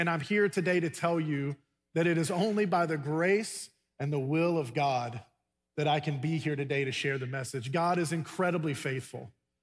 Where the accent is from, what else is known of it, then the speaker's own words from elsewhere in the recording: Mobile, Alabama, United States; When I grew up in Mobile, there wasn't very many cold mornings